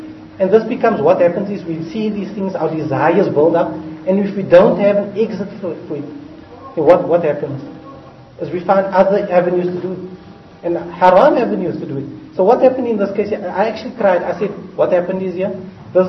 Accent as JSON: {"language": "English", "town": "Cape Town", "region": "Western Cape", "country": "South Africa", "said": "I'm from Cape Town, so Urdu, that doesn't agree properly with me"}